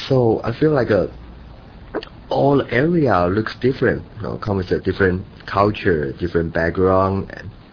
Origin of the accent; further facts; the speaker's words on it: Taiwan; English is a second language; now in United States; I think maybe because I was grew up from Taiwan. Yeah, the land is so small, so the landscape is not really changing that much. So after I came to United States